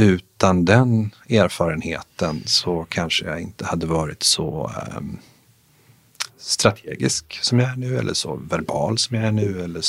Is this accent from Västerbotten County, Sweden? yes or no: yes; Holmsund, Västerbotten County, Sweden; moved away as an adult; now in Stockholm, Sweden; När jag är uppvuxen i Umeå, Holmsund utanför Umeå. Och när det var dags att så att säga lämna hemmet så hade jag en idé om att jag skulle bli flygingenjör. Så jag flyttade till Stockholm.